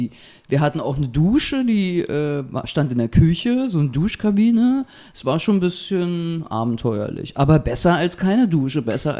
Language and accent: German; Berlin, Germany; ich bin von 36 nach 61 gezogen, also meine alte Heimat praktisch, Kreuzberg 61, Bergmann-Kiez, wo ich auch groß geworden bin oder in der Kindheit war. Ich wohne jetzt so Luftlinie 500 Meter von meiner Grundschule entfernt